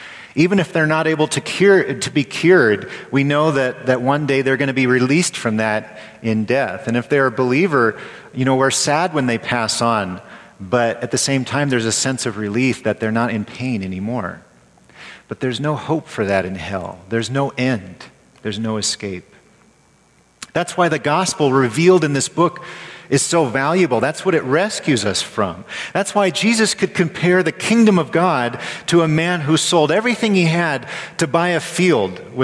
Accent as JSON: {"language": "English", "region": "California", "country": "United States", "tie": "born or raised there", "said": "I grew up in California."}